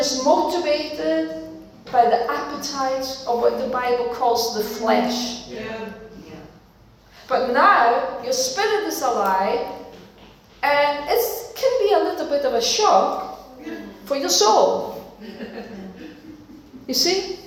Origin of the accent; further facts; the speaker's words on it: Denmark; As you know, I'm from Denmark.